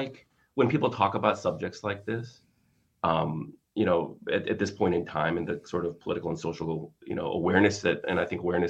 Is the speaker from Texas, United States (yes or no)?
no; McLean, Virginia, United States; I grew up in McLean.